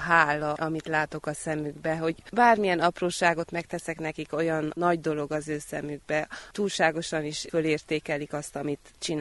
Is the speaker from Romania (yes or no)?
yes; Székelypálfalva, Harghita, Romania; Székelypáfalváról jöttem, falugondoként dolgozom 3 éve múlt februárban.